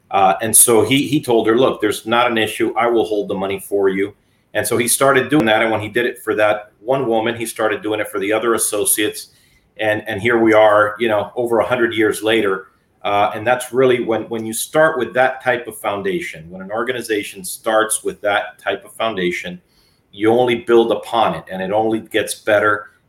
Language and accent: English; Miami, Florida, United States; I'll tell you, it was a different Miami. My parents had just come from Cuba.